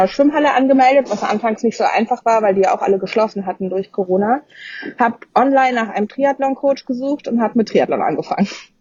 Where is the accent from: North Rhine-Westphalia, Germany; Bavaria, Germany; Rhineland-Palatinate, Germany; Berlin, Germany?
Berlin, Germany; now in Mallorca, Spain; Ich bin auf Mallorca und nicht im Urlaub, sondern ich lebe hier seit 3 Jahren. Ursprünglich komme ich aus Berlin